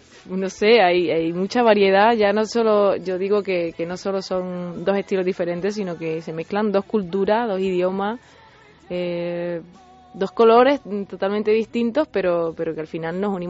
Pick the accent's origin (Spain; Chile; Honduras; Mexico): Spain; Andalusia; Porque hay gente de mi tierra, pues como … que además incluso almeriense y no medio paisano mío, sí.